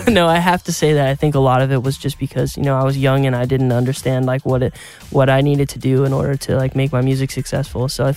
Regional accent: Arizona, United States; Like I lived in Arizona. I'm from Arizona, and then I moved to California.

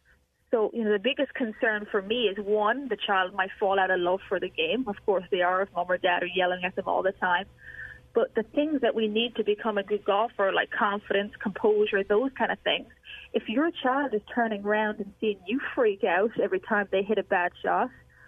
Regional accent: Ireland; now in United States; when I grew up in Ireland, and I'm guessing it was the same thing in America at that point, you know, 20 years ago

